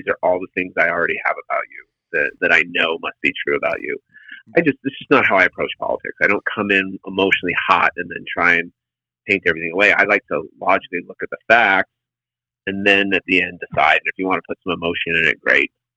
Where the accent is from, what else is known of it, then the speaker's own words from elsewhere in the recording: Canada; now in United States; because, you know, I came from Canada. And so I learned American politics from what the founding fathers wanted. And then when I came to America, I was like, gosh, you guys aren't really doing it the way it was set up.